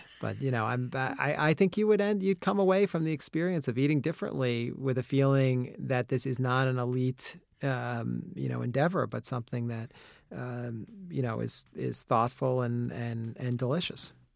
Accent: New York, United States; born there; I was born on the Upper East Side in New York. I was a Jew.

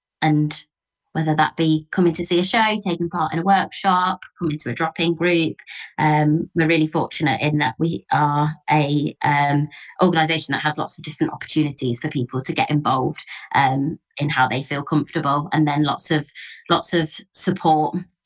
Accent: Leicester, East Midlands, United Kingdom; moved away as an adult; now in Leeds, United Kingdom; I'm from Leicester and I've been in Leeds since I came to come to uni, so I'm a student that never left

